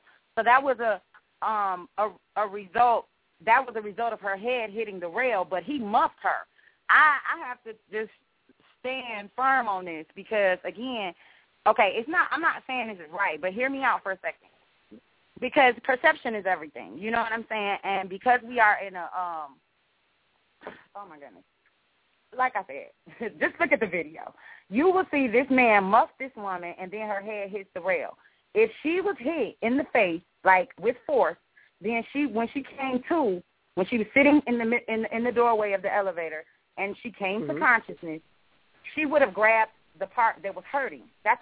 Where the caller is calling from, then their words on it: Jacksonville, Florida, United States; Jacksonville. Hi, this is